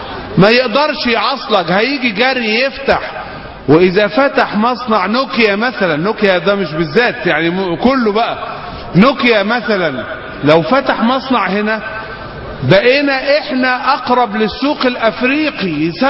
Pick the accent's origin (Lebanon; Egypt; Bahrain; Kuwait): Egypt